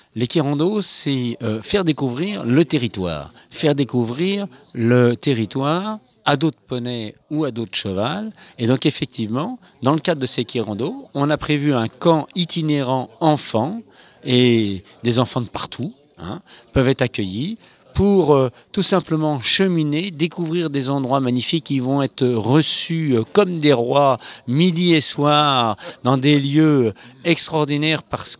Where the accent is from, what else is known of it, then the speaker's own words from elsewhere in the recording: Paris, Île-de-France, France; Alors, moi, je suis parisien. Eh oui, je suis parisien et tout le monde n'est pas parfait.